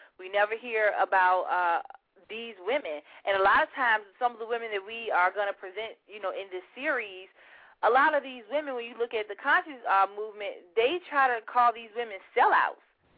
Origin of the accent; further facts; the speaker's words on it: Richmond, Virginia, United States; I'm from Richmond, Virginia. I currently live in Richmond, Virginia.